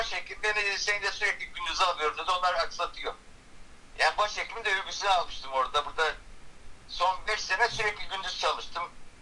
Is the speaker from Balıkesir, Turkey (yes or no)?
yes; Bandırma, Balıkesir, Turkey; Sonra oradan Bandırma'ya geldim. Asıl memleketim burası, buraya geldim.